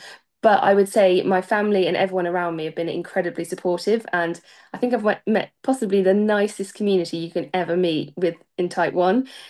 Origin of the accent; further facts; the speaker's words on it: Rutland, East Midlands, United Kingdom; So I grew up in Rutland, so not too far from my current seat where I represent now.